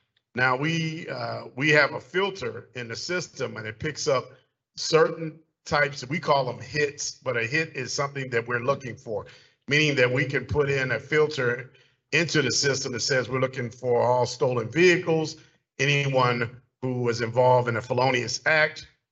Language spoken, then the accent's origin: English; Chicago, Illinois, United States; I am a stranger to DeKalb. I am originally from South Side of Chicago